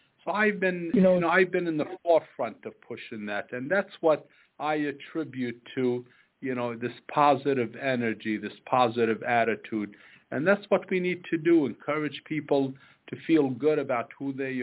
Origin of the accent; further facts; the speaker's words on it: Yonkers, New York, United States; And, I grew up in an atmosphere where, we were poor. We grew up in Southwest Yonkers.